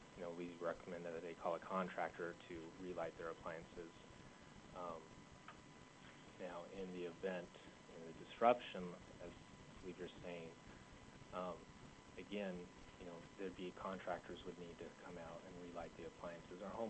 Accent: Fairbanks, Alaska, United States; I grew up in Fairbanks. I know how 50 below, I've changed many a tire at 50 below

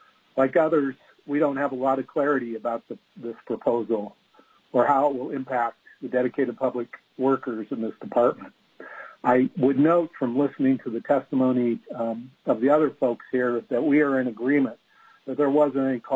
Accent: Juneau, Alaska, United States; now in Anchorage, United States; I'm born and raised in Alaska. I've worked in rural Alaska. I grew up in Juneau, and now I live in Anchorage.

